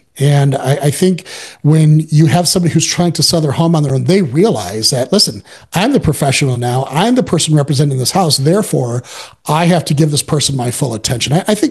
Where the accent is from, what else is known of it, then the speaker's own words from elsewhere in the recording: Detroit, Michigan, United States; I grew up in Detroit. We didn't have by no means were we wealthy.